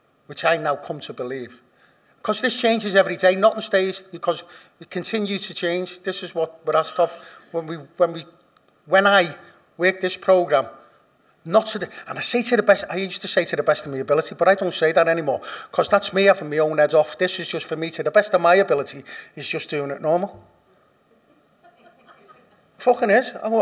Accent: Liverpool, North West England, United Kingdom; because I'm from Liverpool, I know what a substitute is.

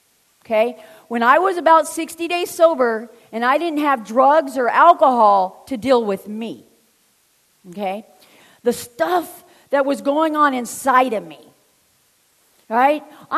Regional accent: Phoenix, Arizona, United States; I'm a junkie from the South Phoenix, you know, I'm used to living on the streets

